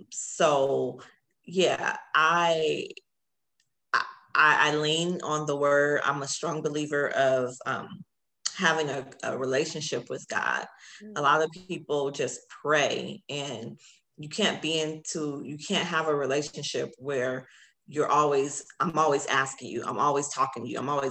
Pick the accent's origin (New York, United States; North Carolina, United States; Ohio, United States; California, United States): California, United States; Los Angeles; I was born in Cincinnati Hospital. I'm from LA.